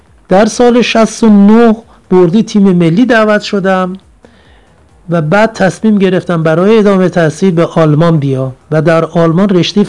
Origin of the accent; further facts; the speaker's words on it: Tehran, Tehran Province, Iran; در سال 1344 در نازی‌آباد تهران به دنیا آمدم